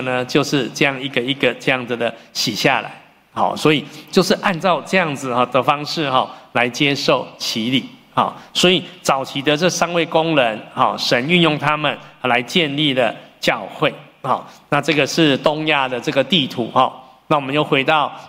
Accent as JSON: {"language": "Chinese", "country": "Taiwan", "said": "我们的前辈呢，在那我们台湾人有6位在大陆呢领受了这个得救的救恩。"}